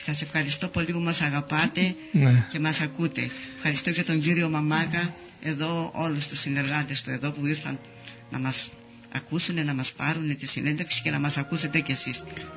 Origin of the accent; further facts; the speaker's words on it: Antimachia, South Aegean, Greece; εμείς είμαστε από την Αντιμάχια βέβαια.